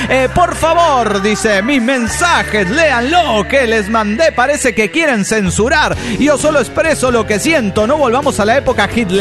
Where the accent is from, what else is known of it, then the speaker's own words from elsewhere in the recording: Mexico City, Mexico; del DF Mexicano.